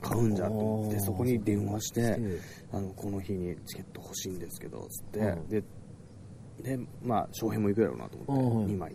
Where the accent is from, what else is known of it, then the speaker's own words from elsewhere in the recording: Yamaguchi, Japan; moved away as an adult; also born or lived in Yokohama; 山口おる頃は、うん、行ってないよ、ほぼ行ってないよ、高校までね、うんうん、で、あの上京して横浜に引っ越してから